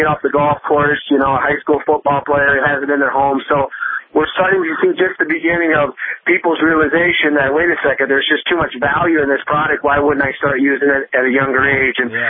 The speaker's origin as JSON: {"language": "English", "region": "Iowa", "country": "United States", "said": "I'm from Iowa. I'm in Iowa."}